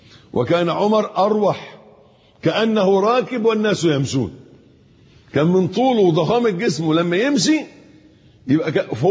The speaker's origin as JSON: {"language": "Arabic", "country": "Egypt"}